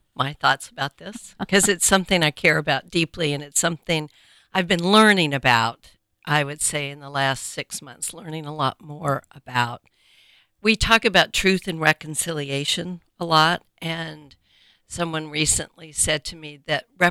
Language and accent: English; Pittsburgh, Pennsylvania, United States; Well, I came from Pittsburgh and my background isn't enslavers and yada, yada.